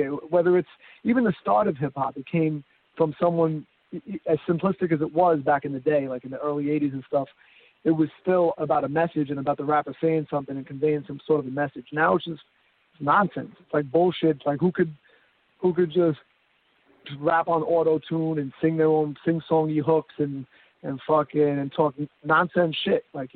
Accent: New York, United States; And, you know, growing up in New York, I was a street kid too.

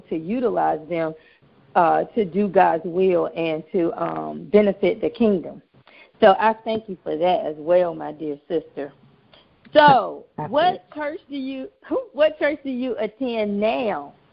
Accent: Raleigh, North Carolina, United States; I was at my parents' house in North Carolina in Raleigh. I'm originally from Raleigh.

